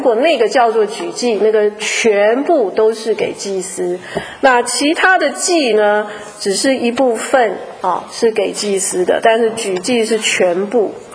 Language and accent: Chinese; China; 我们中国人生孩子喜欢做满月啊，生完孩子满月之后，满月就要请一个满月酒席啊，请客。